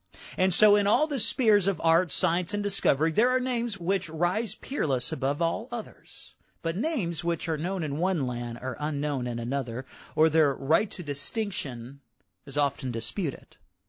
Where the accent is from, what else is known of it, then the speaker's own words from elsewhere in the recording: Chicago, Illinois, United States; Growing up in Chicago, I think of Michael Jordan.